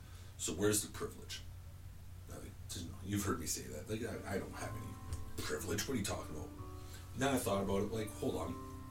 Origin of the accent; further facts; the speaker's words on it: Canada; I think that's because I'm from Canada.